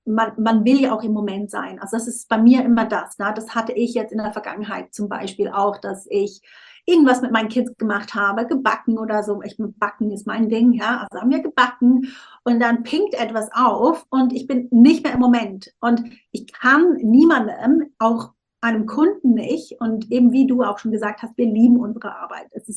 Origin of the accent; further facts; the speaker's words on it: Switzerland; weil ich bin halb Südafrikanerin. Ich habe meiner Mutter lange vorgeworfen, also ich bin ja in der Schweiz aufgewachsen